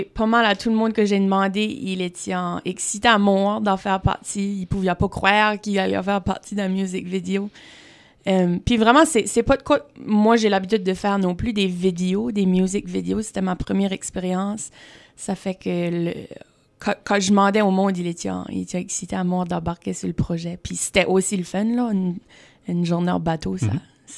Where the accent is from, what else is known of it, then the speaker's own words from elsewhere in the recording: Chéticamp, Nova Scotia, Canada; on arrive là, puis on file qu'on est des superstars, rien que parce qu'on vient de Chéticamp.